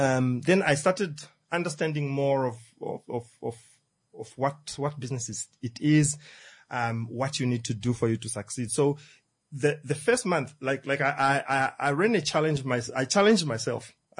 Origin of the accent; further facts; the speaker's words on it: Outapi, Omusati, Namibia; So that's, I'm from Otapi town. That's my hometown. And, so I grew up there. And, so I came to Windhoek